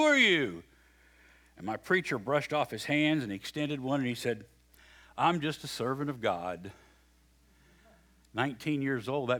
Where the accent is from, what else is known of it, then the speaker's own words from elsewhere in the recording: West Virginia, United States; Those are some things I've heard growing up in West Virginia, at least.